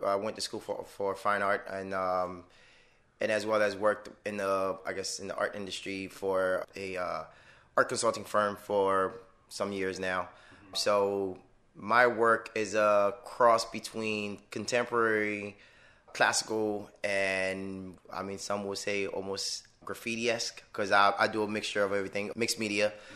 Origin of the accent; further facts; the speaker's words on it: Miami, Florida, United States; now in Orlando, United States; Grew up in Miami, moved to Orlando about 16 years ago.